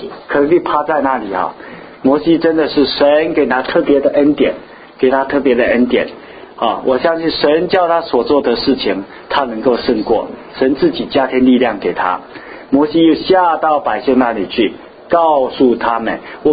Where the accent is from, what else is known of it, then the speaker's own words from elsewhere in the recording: China; 我们以前从大陆来的，以前在大陆经常都有什么中央文件，对不对？